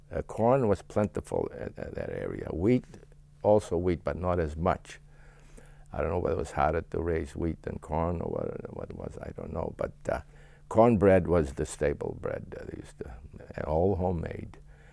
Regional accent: Albania; now in United States; I told him when I came over from Albania there, from that section of Albania, which is like we said, we're all Greeks there.

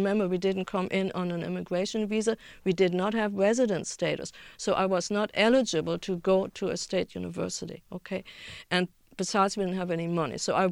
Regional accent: Germany; accent: German; English is a second language; now in United States; I had trouble getting an apartment because I'd never lost my German accent.

